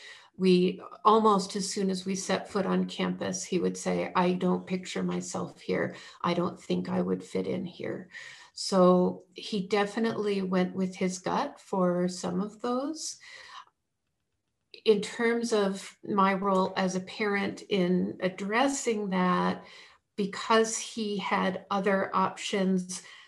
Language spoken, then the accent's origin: English; Vermont, United States; I grew up in Vermont. I used to go to the original Ben and Jerry's when I was in school at UVM.